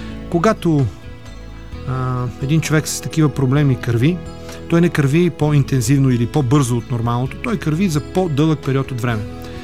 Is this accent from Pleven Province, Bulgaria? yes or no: yes; Cherven Bryag, Pleven Province, Bulgaria; Минавам на ти, защото сме градски от Червен бряг. Как е нашия град?